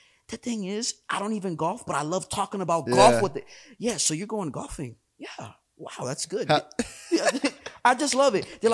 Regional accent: Florida, United States; I'm from Broward.

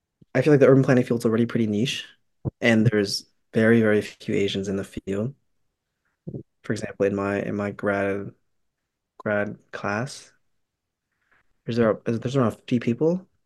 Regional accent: New Jersey, United States; Well, I grew up in New Jersey. I went to NYU for undergrad, and I'm still here for grad school.

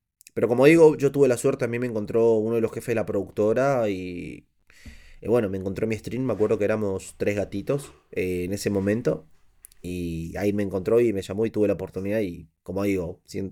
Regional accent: Argentina; now in Peru; actualmente estoy en Perú, ¿no? Soy de Argentina, pero actualmente estoy residiendo acá en Perú

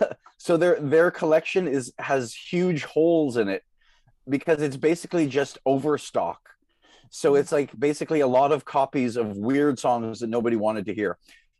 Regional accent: Chelsea, Quebec, Canada; when I grew up in Ottawa, well, in Chelsea, Quebec, which is just north of Ottawa, we'd go into Temple Israel on the Ottawa side, and we'd go to Hebrew school.

